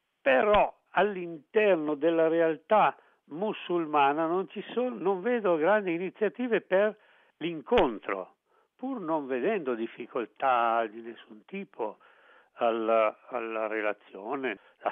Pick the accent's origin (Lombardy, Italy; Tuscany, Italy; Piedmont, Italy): Lombardy, Italy; Milan; now in Brussels, Belgium; io ad esempio vengo da Milano, è un anno e mezzo che sono qui a Bruxelles